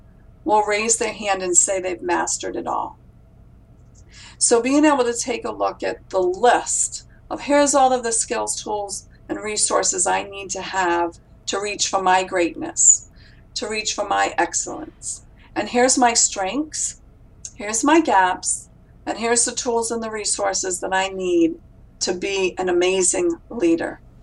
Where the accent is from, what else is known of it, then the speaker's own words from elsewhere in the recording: Warwick, Rhode Island, United States; I came from the East Coast of the United States, from a small town called Warwick, Rhode Island. And I like to say I grew up with a lot of loud Italians and crazy Irish people.